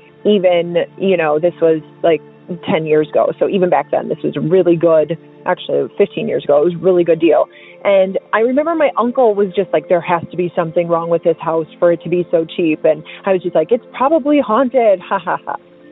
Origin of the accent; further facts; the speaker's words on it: Milwaukee, Wisconsin, United States; also born or lived in Texas; I'm from Milwaukee, Wisconsin. So I had been living down in Texas with my former husband.